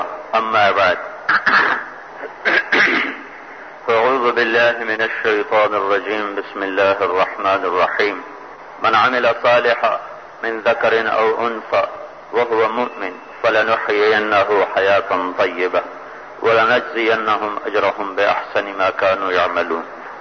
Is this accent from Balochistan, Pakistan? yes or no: no; Multan, Punjab, Pakistan; میرا ضلع ملتان ہے